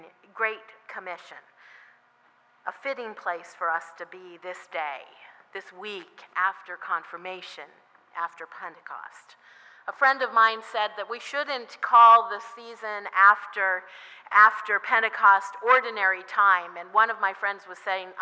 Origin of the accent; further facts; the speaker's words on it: Washington, United States; Of course, I grew up in Washington State, so I have to say that.